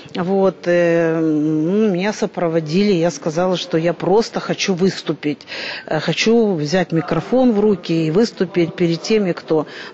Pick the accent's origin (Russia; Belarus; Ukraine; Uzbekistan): Ukraine; Donetsk, Donetsk Oblast; born there; тому що я родилась в Донецьку, дуже багато мене знають